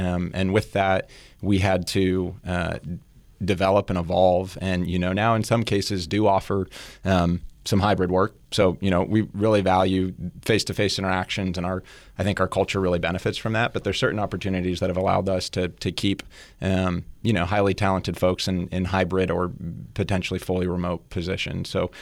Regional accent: San Luis Obispo, California, United States; I'm a central coast native. I was born in San Luis Obispo.

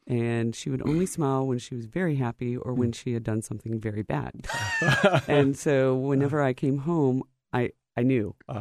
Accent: Grosse Pointe, Michigan, United States; also born or lived in Lynchburg, Virginia; That's correct. And we brought our beagle, our Virginia beagle, up to Michigan with us.

